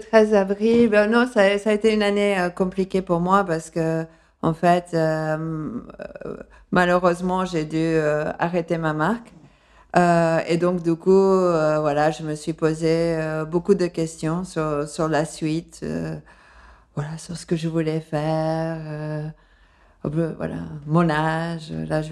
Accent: Paris, Île-de-France, France; accent: slight English accent; also born or lived in London, United Kingdom; Et à Londres. C'est pour ça que j'ai un accent un peu indéfini, mais avec un léger accent anglais aussi.

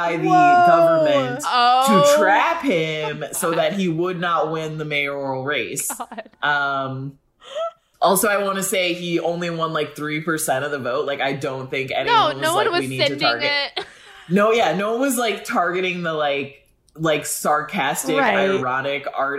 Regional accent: Rockford, Illinois, United States; I grew up in Rockford, Illinois, not a big place.

